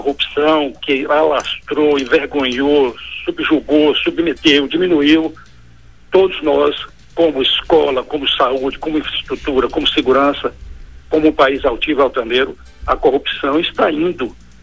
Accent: Vitória da Conquista, Bahia, Brazil; eu sou um conquistense nato, nasci no bairro Brasil, sou do Iguá.

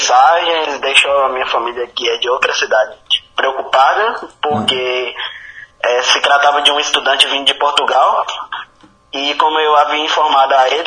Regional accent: Vista Alegre, Minas Gerais, Brazil; De Vista Alegre, norte de Minas.

